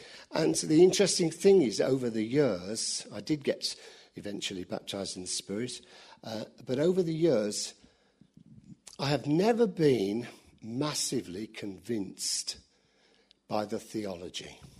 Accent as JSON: {"language": "English", "region": "London", "country": "United Kingdom", "tie": "born or raised there", "said": "As many of you know, I was brought up in Ealing."}